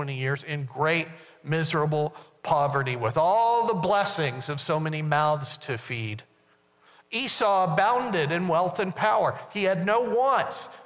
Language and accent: English; the South, United States; I grew up in the South and I used to get rapped if I didn't say yes, sir, or yes, ma'am